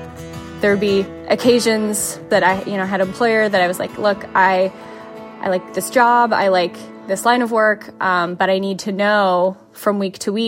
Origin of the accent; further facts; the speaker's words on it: Midwest, United States; now in Columbus, United States; When I graduated from college, I moved to New York from the Midwest, and I was interested in being where the arts were.